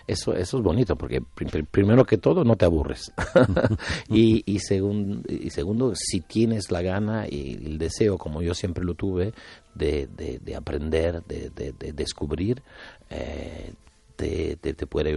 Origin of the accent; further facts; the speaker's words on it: Italy; born there; Spanish is a second language; nací como persona en Italia, pero como payaso nací en España.